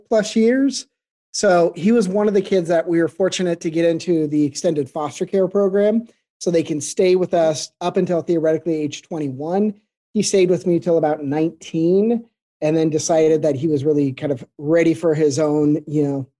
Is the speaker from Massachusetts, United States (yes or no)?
no; Shelton, Washington, United States; also born or lived in Seattle, United States; So I've always been Washingtonian. I was born in Seattle and then moved to a very rural town called Shelton. In that town, it's definitely more of a logging community, farming community.